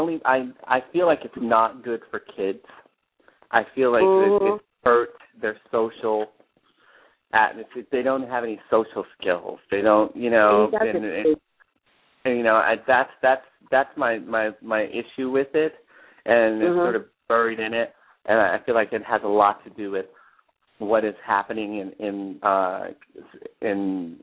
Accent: New York, United States; also born or lived in New Jersey; It's funny because I grew up in New York and New Jersey, and then we moved to Florida.

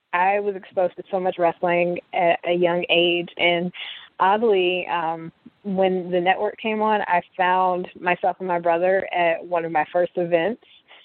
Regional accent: Nashville, Tennessee, United States; And I'm from Nashville originally, so that was a hotbed territory, even though, you know, Nashville is about 3 hours from Memphis.

